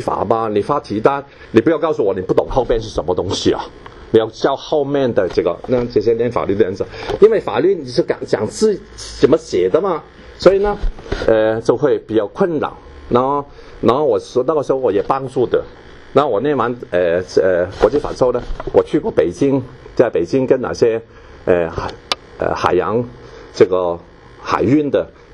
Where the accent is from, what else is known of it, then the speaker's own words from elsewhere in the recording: Hong Kong; 我从香港出生，香港长大，小学、中学、大学。在香港完成